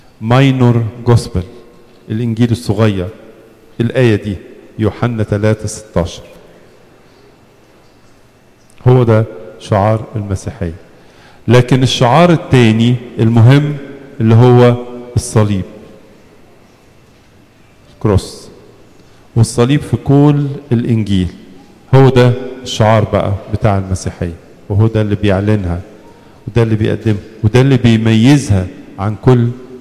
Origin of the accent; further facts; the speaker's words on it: Egypt; عندنا في مصر درجة الحرارة عالية